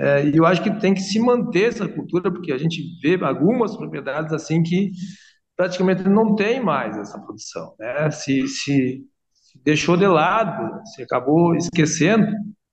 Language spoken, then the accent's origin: Portuguese; Pouso Novo, Rio Grande do Sul, Brazil; Não sei se tem espumosa, na minha terra, lá no Pouso Novo, ainda tem.